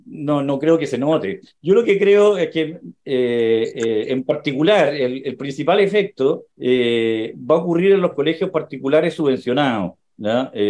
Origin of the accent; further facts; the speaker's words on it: Chile; nosotros éramos jóvenes cuando todas estas cosas nos dividían como chilenos